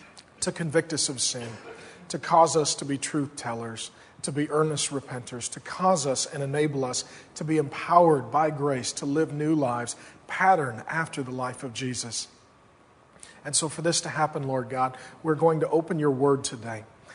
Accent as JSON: {"language": "English", "town": "Seattle", "region": "Washington", "country": "United States", "said": "I'm from Seattle, Washington, and I'll tell you a little bit about how I got to get connected with Northland"}